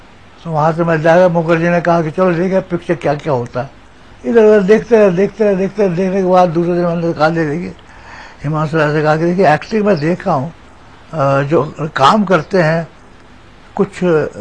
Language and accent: Hindi; Khandwa, Madhya Pradesh, India; मैं खंडवा का रहने वाला हूँ।